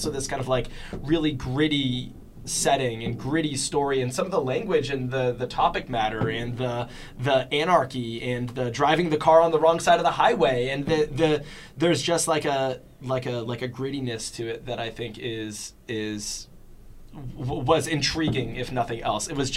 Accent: Massachusetts, United States; where I grew up in the Merrimack Valley of the North Shore of Massachusetts, very kind of like suburbia.

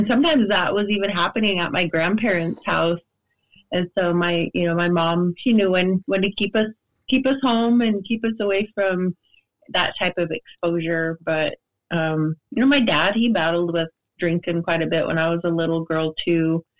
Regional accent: Idaho, United States; Well, I'm a little red kid from Idaho. I grew up on the Nez Perce Indian Reservation, and I am the second in a lineup of six kids

